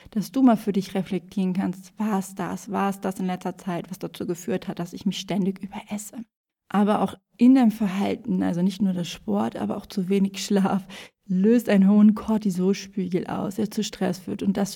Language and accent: German; Fehmarn, Schleswig-Holstein, Germany; Ich war in meiner Heimat, auf der wunderschönen Insel Fehmarn